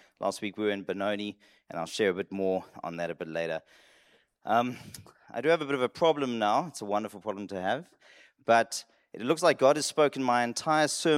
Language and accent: English; United Kingdom; And my friend and I said, yes, we're British.